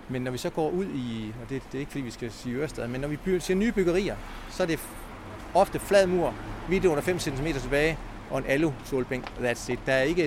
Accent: Central Denmark Region, Denmark; also born or lived in Lolland-Falster; Jeg er faktisk fra Østjylland.

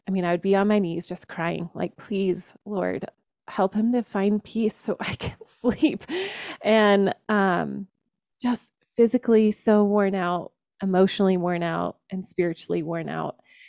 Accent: Georgia, United States; So I grew up in Georgia. I went to church every Sunday. I went to youth group, went to college, was part of Christian ministry, got married, had children.

